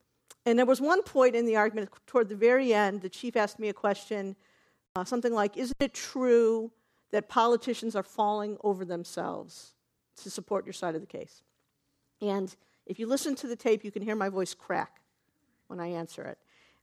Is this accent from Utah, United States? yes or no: no; Cleveland, Ohio, United States; I remember as a kid growing up in Cleveland